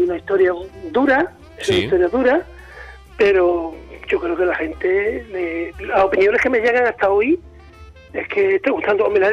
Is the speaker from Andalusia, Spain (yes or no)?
yes; Chiclana de la Frontera, Andalusia, Spain; now in San Fernando, Spain; yo no soy de aquí, yo soy de Chiclana, y los 10 años que llevo viviendo en San Fernando